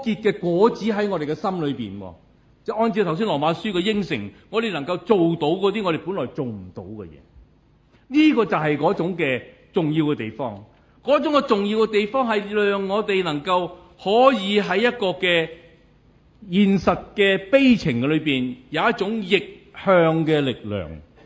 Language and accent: Cantonese; Guangdong, China; 我都係廣東人啦嚇嚇。嗰啲好細嘅鄉村嘅啫，如果你知道嘅話，你就知道我鄉下乜嘢都冇得出嘅，淨係出砂糖桔嘅啫